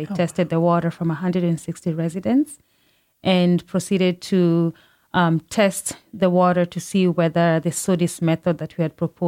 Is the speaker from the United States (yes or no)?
no; Kenya; I come from Kenya. Kenya is a third world country, which means that a lot of the neighborhoods, especially in the rural areas, don't have access to clean water.